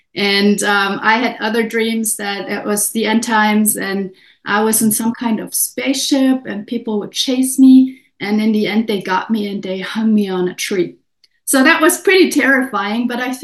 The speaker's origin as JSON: {"language": "English", "town": "Munich", "region": "Bavaria", "country": "Germany", "said": "I am from Munich, Germany. Munich is in the south, and I was born in the 70s to hippie parents."}